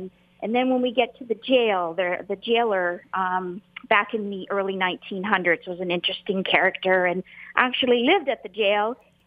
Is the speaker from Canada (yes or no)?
yes; Ontario, Canada; I grew up in Perth County, so I have an awareness and a passion for history